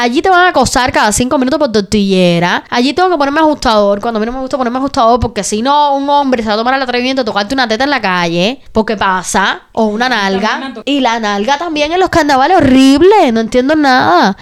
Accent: Guantánamo, Cuba; also born or lived in Holguín / Santiago de Cuba / Havana; Yo soy de Holguín, de Zahuatanejo. Me crié en Guantánamo. Estudié en Santiago de Cuba. Me mudé 1 año para Granma. Después me mudé 1 año para Holguín. Después volví para Santiago de Cuba. Después volví para Guantánamo. Y después La Habana.

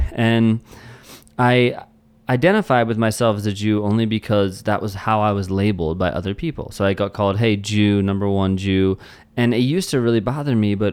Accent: Pennsylvania, United States; You know, I grew up outside of Philly.

